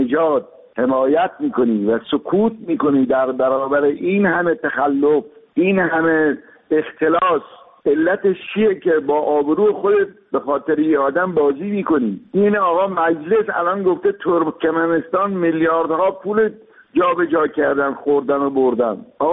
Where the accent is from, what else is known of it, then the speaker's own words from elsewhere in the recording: Iran; بنده به عنوان یک ایرانی عرض می کنم